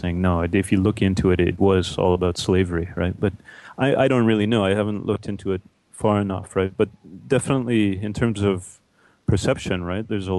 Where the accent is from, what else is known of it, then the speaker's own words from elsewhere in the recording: Canada; Like, I'm from Canada